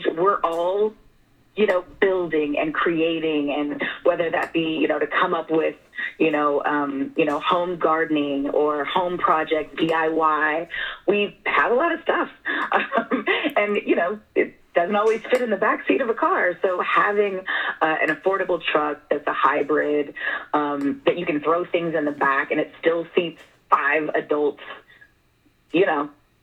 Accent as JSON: {"language": "English", "region": "Nebraska", "country": "United States", "said": "And you know, I'm from Nebraska, so I'm a truck girl. I grew up with trucks"}